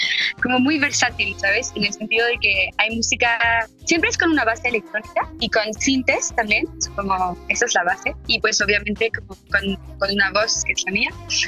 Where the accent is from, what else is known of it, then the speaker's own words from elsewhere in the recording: France; Spanish is a second language; yo soy francesa. Y como que es parte de mi cultura, ¿no? Como escuchar mucha música francesa